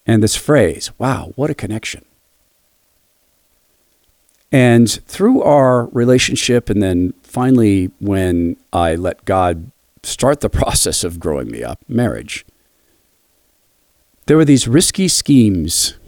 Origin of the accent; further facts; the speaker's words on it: United States; I grew up in Washington.